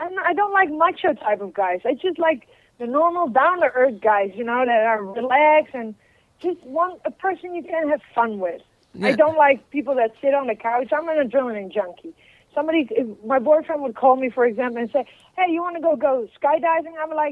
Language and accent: English; Utrecht, Netherlands; Utrecht. That's in the center. It's close to Amsterdam. It's about 20 minutes away.